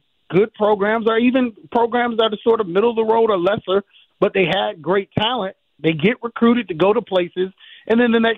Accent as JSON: {"language": "English", "town": "Atlanta", "region": "Georgia", "country": "United States", "moved": "yes", "lives_now": "South Florida, United States", "said": "Obviously, I'm from Atlanta, Georgia, but when I moved here 17 years ago and started to embrace the culture"}